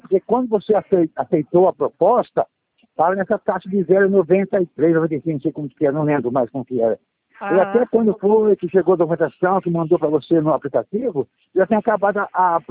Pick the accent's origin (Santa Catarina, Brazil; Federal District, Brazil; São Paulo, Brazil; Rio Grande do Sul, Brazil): São Paulo, Brazil; Matão; a minha cidade é Matão